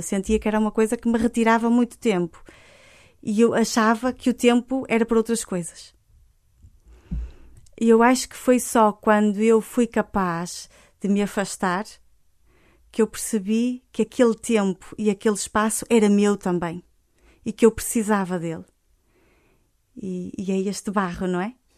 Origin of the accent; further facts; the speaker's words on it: Barcelos, Braga, Portugal; also born or lived in Timor; que me reportava também à minha terra, que é Barcelos.